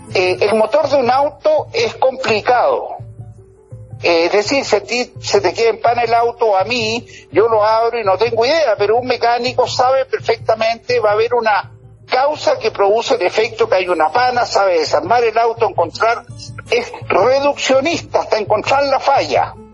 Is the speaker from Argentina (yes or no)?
no; Antofagasta, Chile; yo soy antofagastino, así que estamos ahí.